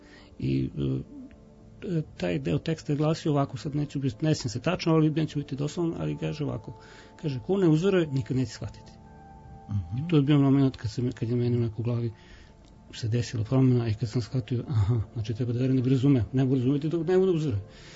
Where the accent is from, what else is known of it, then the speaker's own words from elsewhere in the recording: Zrenjanin, Vojvodina, Serbia; ja dolazim iz Zrenjanina, rođen sam u Zrenjaninu, tamo sam i odrastao, završio osnovnu i srednju školu.